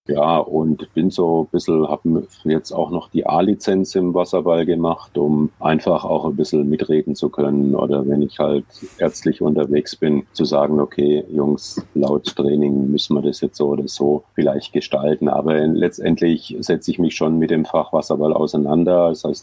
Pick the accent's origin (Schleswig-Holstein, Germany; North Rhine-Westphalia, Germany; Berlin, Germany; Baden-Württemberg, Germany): Baden-Württemberg, Germany; Heilbronn; bis zur zweiten Liga in meiner Heimatstadt in Heilbronn